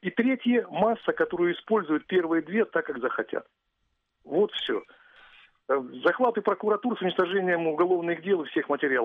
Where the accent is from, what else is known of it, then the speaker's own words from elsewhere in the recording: Kakhovka, Kherson Oblast, Ukraine; Я сам вообще из Каховки.